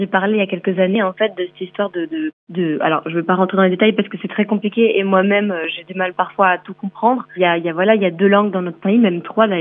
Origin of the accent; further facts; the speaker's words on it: Brussels, Brussels-Capital Region, Belgium; Moi, j'ai étudié en Flandre la musique, donc j'ai passé du temps là-bas. J'ai grandi à Bruxelles, qui est une ville bilingue, et je parle français, donc j'ai vraiment un lien avec les trois langues.